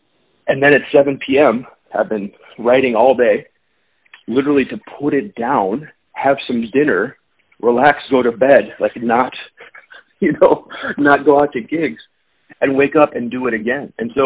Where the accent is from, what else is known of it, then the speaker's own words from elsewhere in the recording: Oak Park, Illinois, United States; also born or lived in Washington, D.C.; Born in the D.C. area, but yeah, I grew up here in Chicago, actually just outside in Oak Park, Oak Park River Forest.